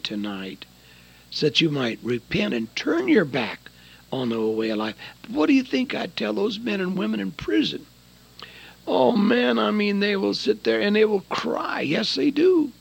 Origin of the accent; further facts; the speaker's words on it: United States; And I'm so glad I was a Navy, and I'm glad I was American, and I am an American.